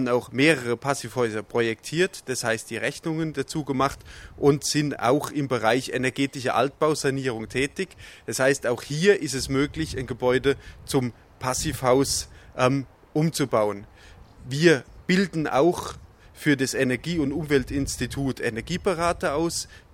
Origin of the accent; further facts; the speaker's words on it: Bad Wörishofen, Bavaria, Germany; Ich komme, wie gesagt, aus Bad Würrishofen.